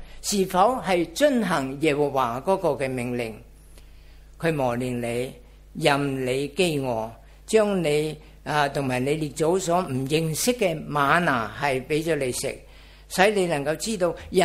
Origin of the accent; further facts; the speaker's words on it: Chaozhou, Guangdong, China; Cantonese is a second language; also born or lived in Hong Kong / England; 可能大家唔知道我係潮州人嚟噶。誒、近嚟學喺廣東話香港學嘅，去到英國咧就係講英文，咁咧我而家都亂曬龍。